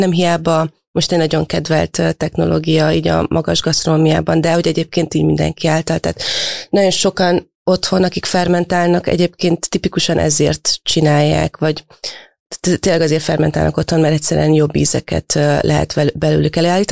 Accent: Transylvania, Romania; otthon is, mert én egyébként erdélyi vagyok

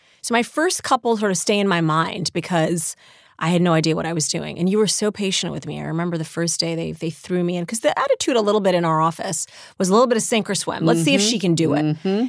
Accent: Saudi Arabia; And for me, as a girl growing up in Saudi Arabia, he was sort of this larger-than-life champion of peace.

